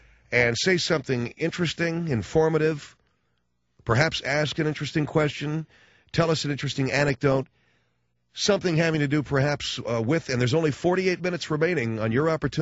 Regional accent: California, United States; We're from California

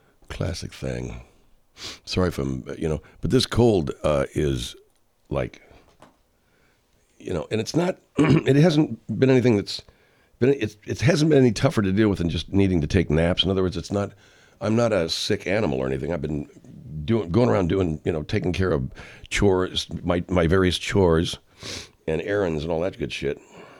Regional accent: Arcadia, California, United States; also born or lived in Pasadena; And here in the L.A. area, in other words, suburban L.A., like where I grew up in Arcadia, Pasadena, they went to the river.

